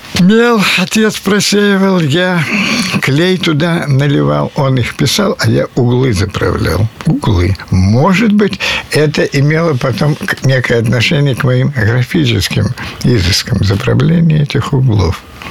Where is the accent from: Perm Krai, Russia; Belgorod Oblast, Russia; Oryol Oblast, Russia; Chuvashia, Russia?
Oryol Oblast, Russia; born there; Это Орловская область, это 41-й год.